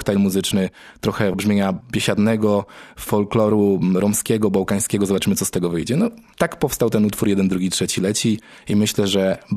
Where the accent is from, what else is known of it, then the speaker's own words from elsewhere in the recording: Opoczno, Łódź Voivodeship, Poland; Ja w ogóle, tak jak wspomniałem, pochodzę z Opoczna. Tam u nas mocno kultywowana jest ta tradycja muzyki ludowej opoczyńskiej.